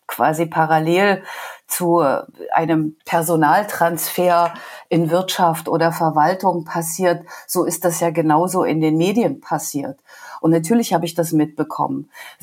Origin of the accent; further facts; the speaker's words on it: East Germany, Germany; Ich komme aus dem Osten, ich habe eine ostdeutsche Biografie.